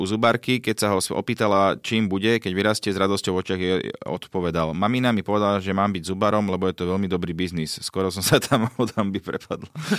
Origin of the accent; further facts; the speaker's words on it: Czechia; Slovak is a second language; Som si Češka